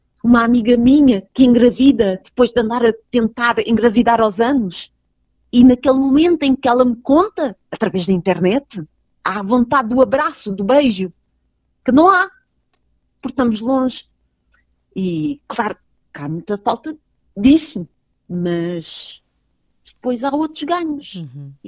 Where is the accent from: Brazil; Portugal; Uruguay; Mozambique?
Portugal; moved away as an adult; E eu saí de Portugal, eu aprendi inglês, eu aprendi italiano e estou com falta de coragem para aprender o alemão.